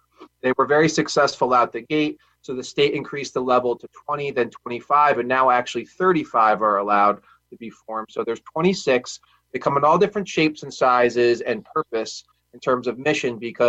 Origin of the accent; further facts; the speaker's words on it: Bethlehem, New York, United States; So I was raised in the Capital Region. I grew up largely in the town of Bethlehem.